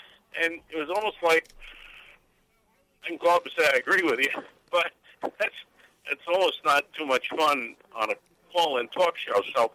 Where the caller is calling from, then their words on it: Riverhead, New York, United States; Riverhead.